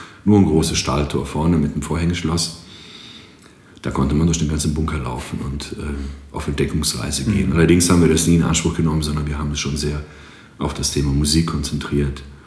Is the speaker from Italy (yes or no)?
no; Greece; now in Aachen, Germany; Bin heute 47 Jahre alt, somit eine längere Zeit in Deutschland und in Aachen, als ich jemals dann halt in meiner Heimat in Griechenland verlebt habe.